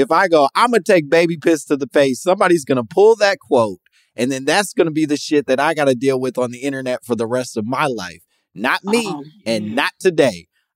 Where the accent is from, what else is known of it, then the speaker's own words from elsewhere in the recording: Chicago, Illinois, United States; I grew up in Chicago.